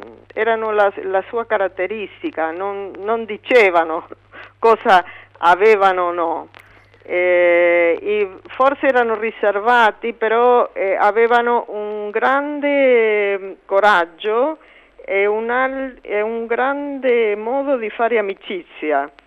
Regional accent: Liguria, Italy; now in Argentina; anche noi siamo liguri che abitiamo in suolo argentino

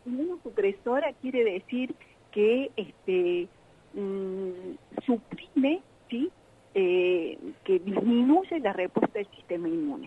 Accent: Córdoba, Argentina; digo acá porque yo soy de Córdoba

